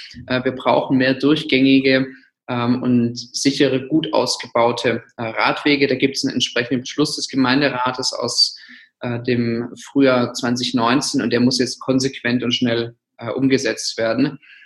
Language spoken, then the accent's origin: German; Stuttgart, Baden-Württemberg, Germany; ich bin im Stuttgarter Westen aufgewachsen, ist eine der dicht besiedelsten Stadtbezirke, nicht nur in Stuttgart, sondern in ganz Deutschland und Europa